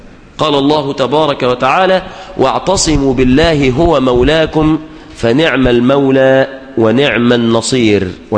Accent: Mansoura, Dakahlia, Egypt; في بعض الحدائق العامة عندنا في المنصورة

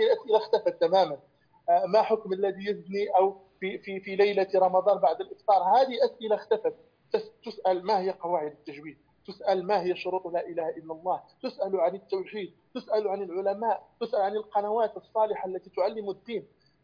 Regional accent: Morocco; قبل أن يدور عليها الحول عندنا في المغرب

